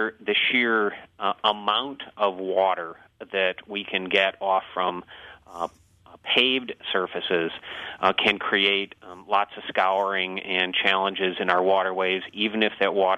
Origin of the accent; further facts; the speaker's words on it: Michigan, United States; also born or lived in Ohio / Wisconsin; I was born and raised in Michigan, spent over a decade in Ohio, and have been in Wisconsin for 15 years.